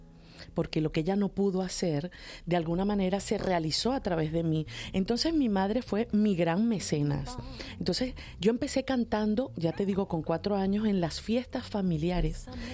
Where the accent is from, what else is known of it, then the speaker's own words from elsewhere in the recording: Venezuela; uno de los maestros de música que yo tuve en mi país, en Venezuela de origen